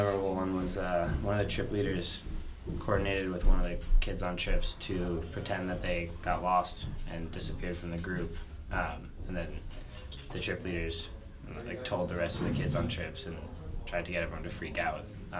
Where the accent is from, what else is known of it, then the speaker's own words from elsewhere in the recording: New Jersey, United States; I'm a 21. I'm from New Jersey, Northern New Jersey.